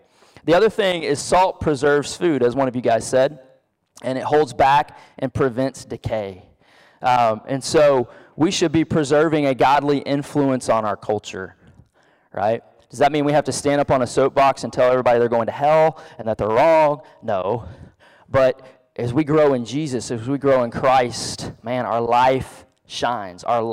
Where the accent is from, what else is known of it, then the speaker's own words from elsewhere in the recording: Texas, United States; also born or lived in France; I grew up in Southeast Texas, real close to Louisiana, and so I love some Cajun food and spices